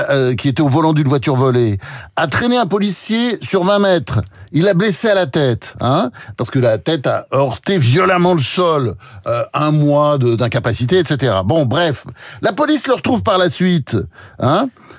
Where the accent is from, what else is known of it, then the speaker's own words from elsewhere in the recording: Marseille, Provence-Alpes-Côte d'Azur, France; Moi, franchement, d'ailleurs, en tant que Marseillais